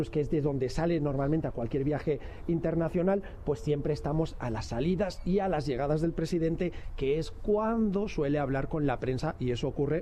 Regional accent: Barcelona, Catalonia, Spain; also born or lived in Madrid; yo nací en Barcelona, crecí en Barcelona, y lo que más echo de menos es ese ambiente del Mediterráneo que tanto me gusta.

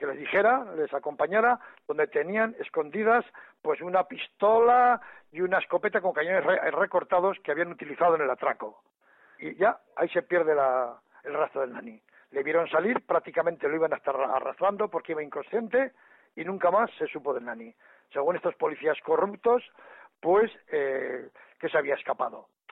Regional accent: Pamplona, Navarre, Spain; yo soy de Pamplona

